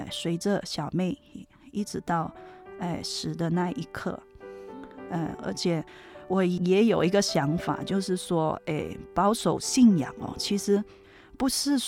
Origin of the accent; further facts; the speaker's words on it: West Coast, Malaysia; 我是来自马来西亚西海岸嘉颖教会的 … 神学生。小妹从小就信主